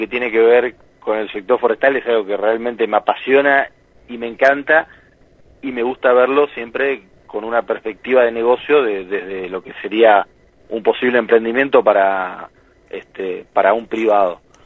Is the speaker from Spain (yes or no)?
no; Neuquén, Argentina; yo soy oriundo de acá de Neuquén. Entonces, digamos, soy oriundo de Neuquén capital, pero siempre viajé mucho a San Martín de los Andes.